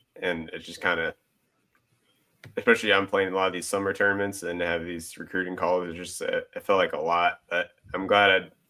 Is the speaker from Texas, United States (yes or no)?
no; Chicago, Illinois, United States; Yeah, so I grew up in Chicago.